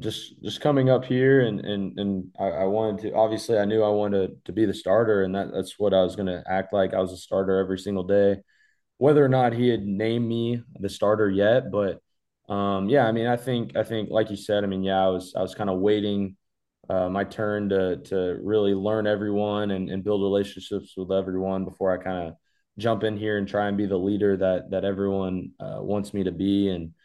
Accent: Texas, United States; I mean, growing up in Texas, I mean, there was a lot of spots to do it.

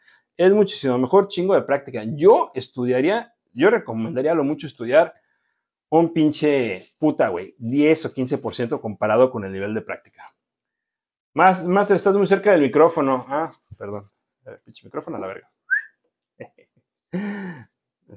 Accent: Guadalajara, Jalisco, Mexico; yo soy de GDL.

